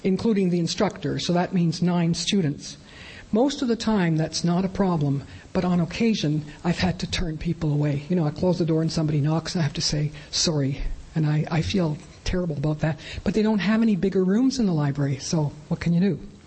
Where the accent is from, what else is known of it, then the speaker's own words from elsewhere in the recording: Montreal, Quebec, Canada; born there; also born or lived in France; I was born in Montreal, I lived in France, and so forth and so on, but I came here